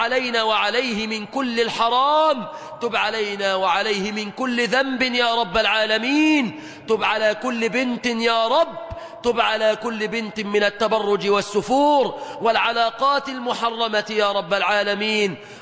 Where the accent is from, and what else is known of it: Egypt